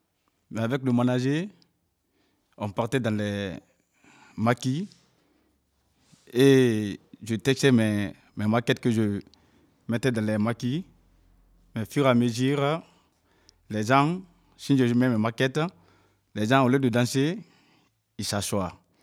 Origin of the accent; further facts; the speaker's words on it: Cameroon; Je viens du Cameroun.